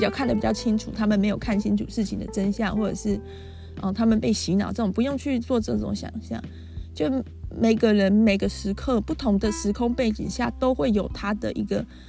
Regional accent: Taiwan; 身为台湾人，我们就是必须这样子很坚强的活着。

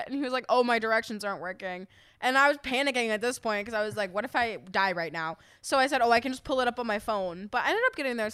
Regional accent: Virginia, United States; moved away as an adult; now in San Diego, United States; No, I grew up in Virginia.

